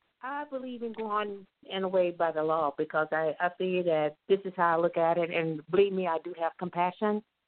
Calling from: Glendale, Arizona, United States; I'm calling from Glendale, Arizona.

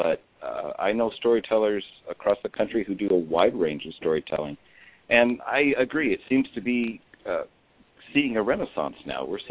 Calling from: Bellingham, Washington, United States; I'm calling from Bellingham, up north.

